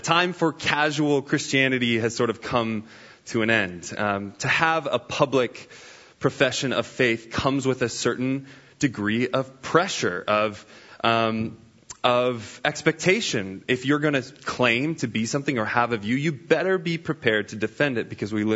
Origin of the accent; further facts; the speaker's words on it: Kansas, United States; I'm not from Texas. I am actually originally from Kansas, so a little bit up north from here.